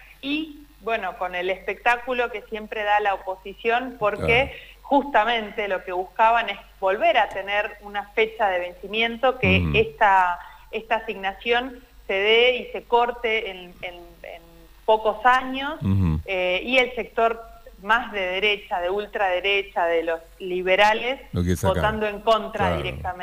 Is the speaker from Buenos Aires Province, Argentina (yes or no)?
no; Neuquén, Argentina; somos, digo, neuquinos representantes de nuestra provincia